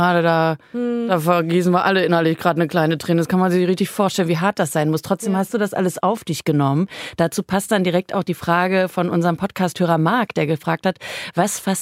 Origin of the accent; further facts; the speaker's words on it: Lemgo, North Rhine-Westphalia, Germany; Ich komme ja aus einer absoluten Handballhochburg. Ich komme aus Lemgo.